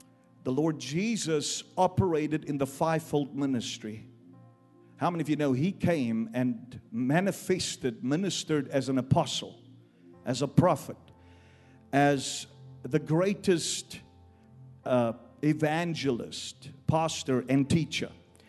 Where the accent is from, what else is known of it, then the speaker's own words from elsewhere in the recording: Cape Town, Western Cape, South Africa; I am a South African. I'm from South Africa. And I live in Cape Town. Right there on the tip of the continent of Africa